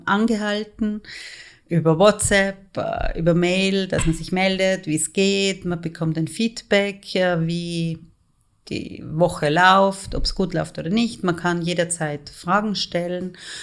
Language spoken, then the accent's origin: German; Vorarlberg, Austria; Ich komme aus Vorarlberg, bin ungefähr 50 Jahre alt